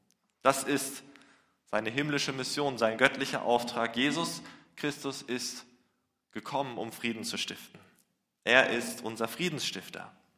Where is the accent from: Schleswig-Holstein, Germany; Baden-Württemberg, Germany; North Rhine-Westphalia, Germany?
Schleswig-Holstein, Germany; Lübeck; Ich komme aus der Hansestadt Lübeck, da gibt es 5 Riesen, große, schöne Kirchen.